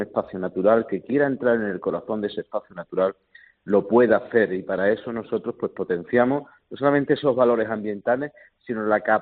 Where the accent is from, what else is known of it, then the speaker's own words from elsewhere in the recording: Andalusia, Spain; pues es todo un placer y un orgullo como andaluz.